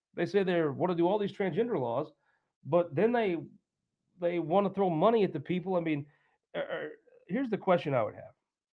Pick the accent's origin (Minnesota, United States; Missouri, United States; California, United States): Missouri, United States; Stringtown; I'm from an area where Poplar Bluff's the big town. I'm from Stringtown, which we go to Neelyville schools.